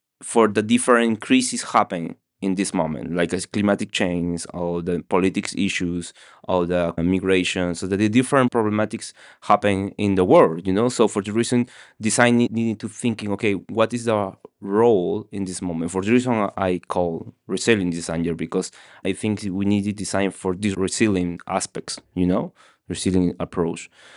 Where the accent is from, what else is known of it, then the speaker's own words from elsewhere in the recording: Peru; I am from Peru.